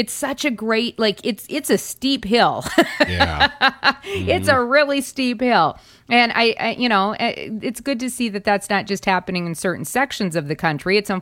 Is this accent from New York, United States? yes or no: no; South Dakota, United States; And in my home state of South Dakota, because I always like to see how they compare